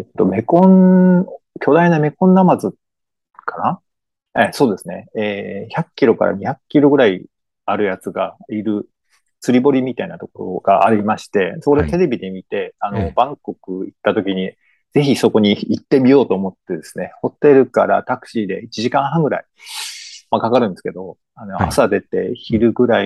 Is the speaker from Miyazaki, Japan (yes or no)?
yes; Miyazaki, Japan; 私は宮崎県の出身で、宮崎の、特産っていうんですかね、名物っていうか、地鶏の炭火焼きっていうのが結構有名でして、